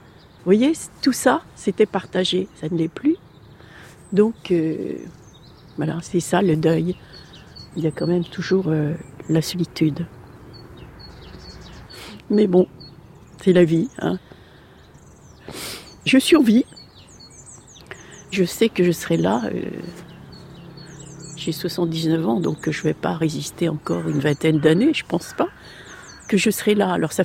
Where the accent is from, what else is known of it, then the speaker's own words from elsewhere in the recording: Hauts-de-France, France; nous sommes originaires de la Picardie. Et en Picardie, il y avait de très beaux chênes rouges